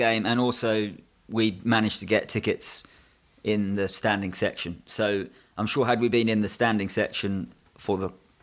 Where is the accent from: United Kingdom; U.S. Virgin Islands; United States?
United Kingdom; England; Even though we're English and we're in Bochum